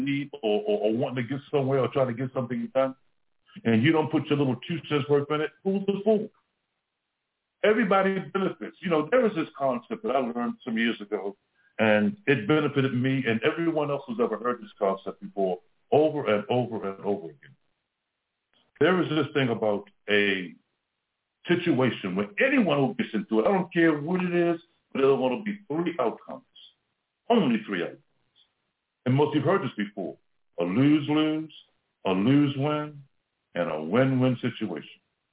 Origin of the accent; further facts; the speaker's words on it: Baltimore, Maryland, United States; I grew up in Baltimore, and I grew up like most of us.